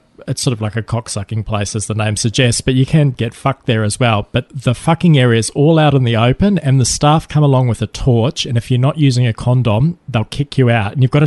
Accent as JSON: {"language": "English", "country": "Australia", "said": "And I told him I was from Australia and said, I don't know, they just, \"Oh, we love Aussies over here.\""}